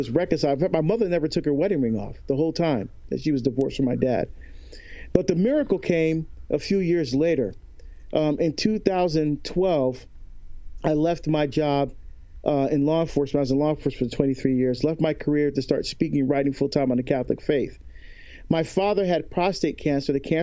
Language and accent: English; Barbados; someone from my home country of Barbados saw